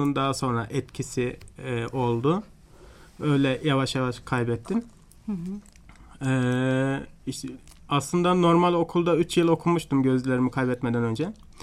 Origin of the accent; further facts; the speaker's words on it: Çankırı, Çankırı Province, Turkey; born there; 28 yaşındayım. Çankırı doğumluyum.